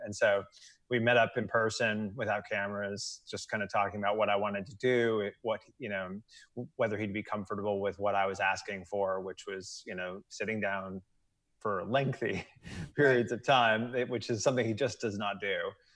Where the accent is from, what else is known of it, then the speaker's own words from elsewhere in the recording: St. Louis, Missouri, United States; I grew up outside of St. Louis, got a lot of Cubs fans in my extended family.